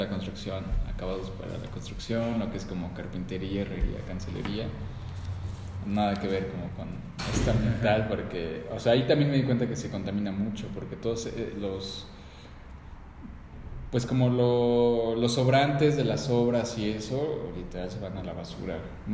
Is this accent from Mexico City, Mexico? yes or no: yes; Mexico City, Mexico; Sí, yo soy de aquí del DF.